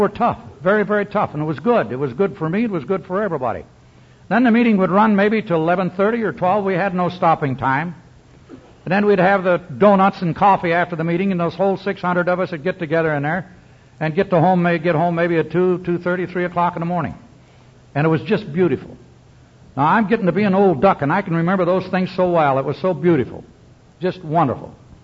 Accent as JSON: {"language": "English", "region": "Idaho", "country": "United States", "said": "I come from Idaho. I graduated from the University of Idaho back in 1926."}